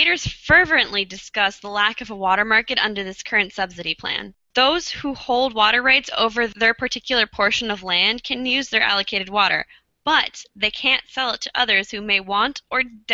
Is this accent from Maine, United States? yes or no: no; California, United States; Speaking as a Californian, many of us are already trying these water-saving techniques.